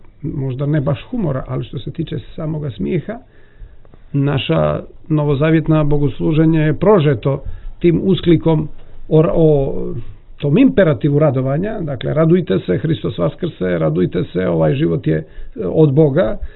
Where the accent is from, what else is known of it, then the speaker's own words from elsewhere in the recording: Cetinje, Montenegro; recimo kod nas u Staroj Crnoj Gori imate šale između Cuca, Čevljana, Čeklića, Njeguša